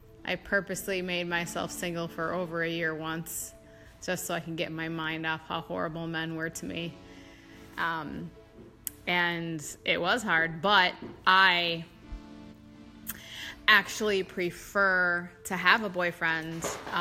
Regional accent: Minnesota, United States; I'm from Minnesota.

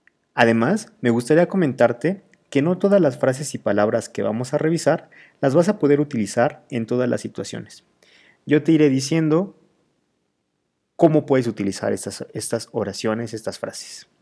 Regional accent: Mexico; first language Spanish; Soy mexicano de nacimiento, por lo que el español es mi lengua materna. No me considero un políglota, pero puedo hablar inglés e italiano a niveles bastante decentes.

